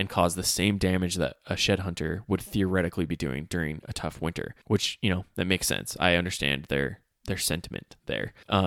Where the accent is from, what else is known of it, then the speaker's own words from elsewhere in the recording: Utah, United States; But it's right here close to my hometown. It hits all the peaks in Davis County along the Wasatch Mountains.